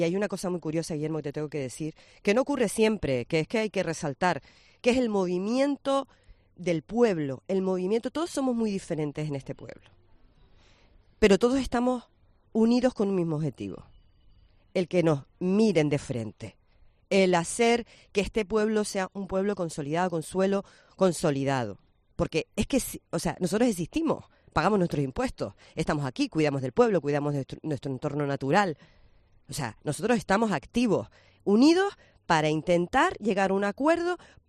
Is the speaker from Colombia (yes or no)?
no; Canary Islands, Spain; Porque nosotros somos historia de Canarias. Canarias es costa, y Canarias es la gente que vive en sus costas.